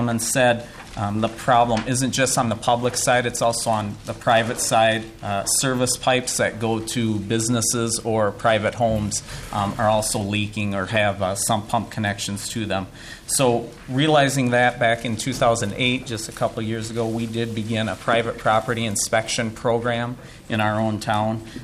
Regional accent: West St. Paul, Minnesota, United States; I'm from West St. Paul.

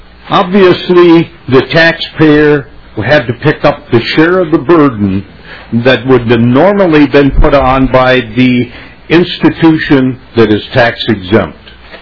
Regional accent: Forest Lake, Minnesota, United States; I'm from Forest Lake.

